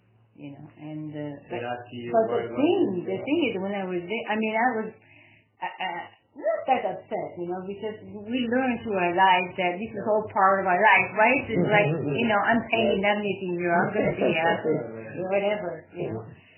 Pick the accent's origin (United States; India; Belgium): Belgium; moved away; They hear my accent, right? They hear my accent, right? And I said, I'm from Belgium. Oh, I came from Belgium.